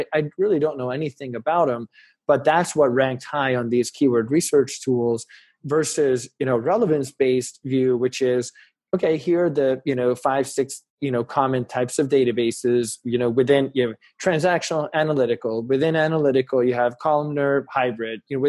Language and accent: English; Hungary; now in United States; And, you know, we came from Hungary, which was a, you know, post-Soviet country where they didn't have consumer education nearly as much as in the US.